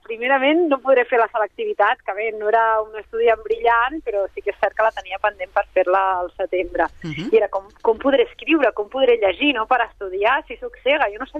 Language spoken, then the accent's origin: Catalan; Vilassar de Mar, Catalonia, Spain; jo amb 11 anys anava a Barcelona sola, jo soc de Vilassar de Mar, i agafava el tren